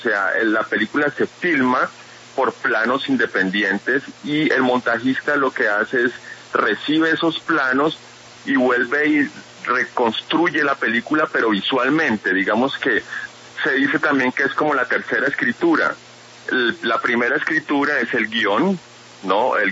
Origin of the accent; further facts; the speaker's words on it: Cali, Valle del Cauca, Colombia; mi papá es francés y mi mamá es colombiana, pero yo nací y crecí en Cali.